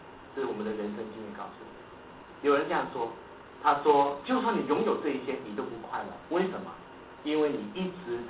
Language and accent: Chinese; Hong Kong; 好像我们香港人说你有叫沙级